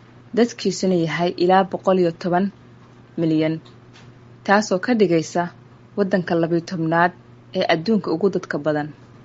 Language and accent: Somali; Bosaso, Bari, Somalia; moved away as an adult; now in Philippines; waxaana ku dhashay oo aan ku barbaaray magaalada Boosaaso, caasimadda gobolka Bari, halkaas oo aan waxbarashadeeda aasaasiga ahna ku soo qaatay isla magaalada Boosaaso. Waddankan Filipino waxaan imi 2013kii si aan uga barto caafimaadka.